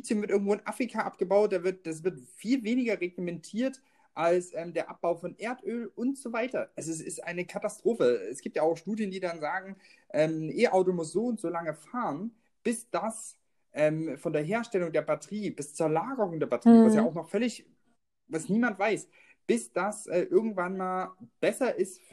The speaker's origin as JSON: {"language": "German", "town": "Freiberg", "region": "Saxony", "country": "Germany", "tie": "born there", "said": "in Freiberg, das ist meine Geburtsstadt in Sachsen"}